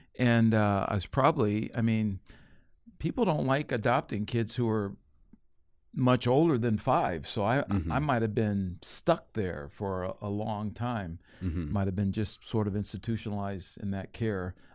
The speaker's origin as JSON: {"language": "English", "town": "Cleveland", "region": "Ohio", "country": "United States", "tie": "born or raised there", "said": "growing up in Cleveland, Ohio."}